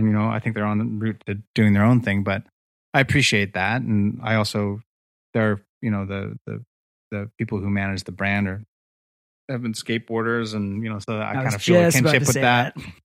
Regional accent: Victoria, British Columbia, Canada; also born or lived in Vancouver; I was raised partly in Victoria, so that's always like though I was born in Vancouver, Victoria in my heart is my hometown.

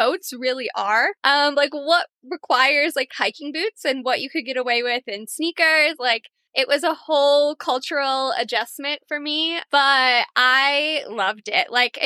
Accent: Illinois, United States; I grew up in Northern Illinois, where we don't really have access to like trails that are not paved.

